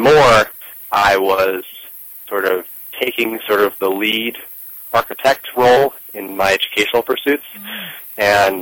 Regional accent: Woodstock, New York, United States; I grew up in Woodstock, New York

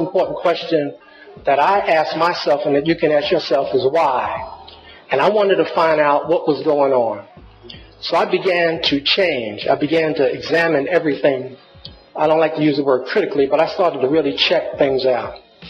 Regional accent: Brooklyn, New York, United States; First of all, I grew up in Brooklyn, and I saw, looking back on my life, I saw about 30 of my friends

